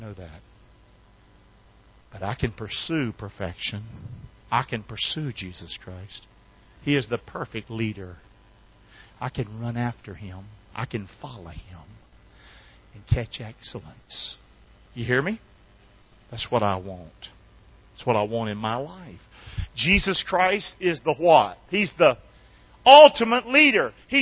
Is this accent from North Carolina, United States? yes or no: yes; Rockingham, North Carolina, United States; I'm from Rockingham, NASCAR country.